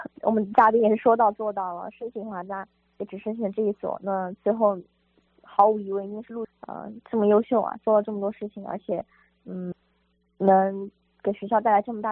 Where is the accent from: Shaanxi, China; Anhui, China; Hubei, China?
Anhui, China; 西雅图其实和我家乡安徽气候非常相似嘛。